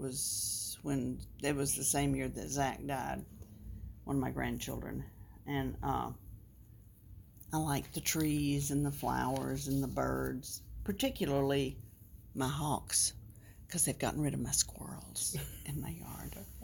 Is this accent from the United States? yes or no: yes; Longview, United States; there was only one junior high when I was growing up and when he was growing up in Longview.